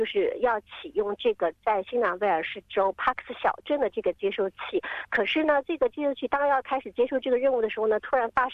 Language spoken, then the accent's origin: Chinese; Australia; 其实这个大多数的这个转播的工作是由我们澳大利亚人来完成的